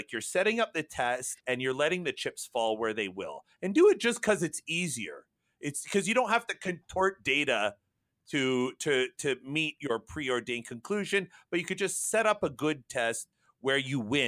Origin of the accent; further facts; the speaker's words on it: Canada; as a Canadian who studies social policy